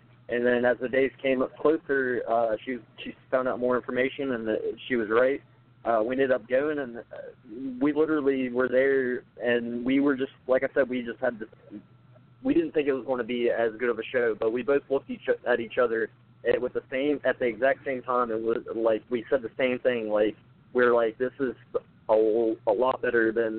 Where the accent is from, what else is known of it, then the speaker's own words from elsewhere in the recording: West Virginia, United States; I'm from West Virginia.